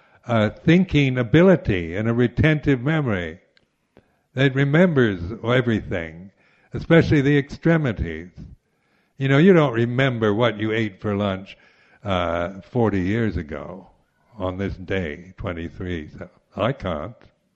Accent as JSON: {"language": "English", "region": "England", "country": "United Kingdom", "tie": "born there", "said": "we identify with the particular place we're English because we're born here."}